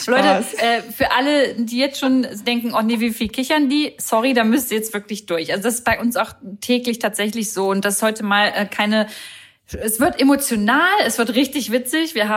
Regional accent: Braunschweig, Lower Saxony, Germany; Also wir kommen beide aus Braunschweig

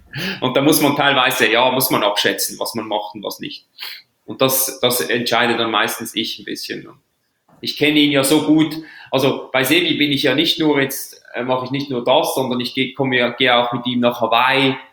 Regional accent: Switzerland; ich als Schweizer

